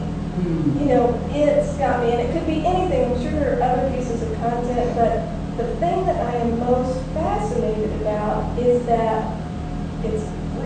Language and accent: English; Texas, United States; I grew up on Frosted Flakes and butter sugar sandwiches in West Texas.